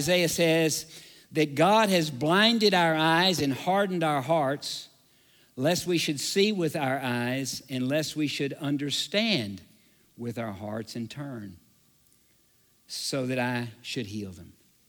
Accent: the South, United States; I grew up in the South, and everybody in the South goes to church.

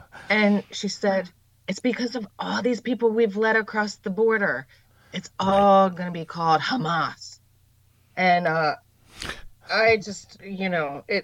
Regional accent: United States; I feel like as an American, you know, everybody's got commentary

